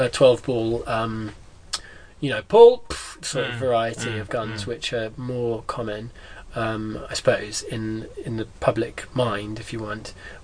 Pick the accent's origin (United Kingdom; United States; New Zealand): United Kingdom; East Midlands; I come from Lincolnshire, and there's a lot of gun crime not so far away in Nottingham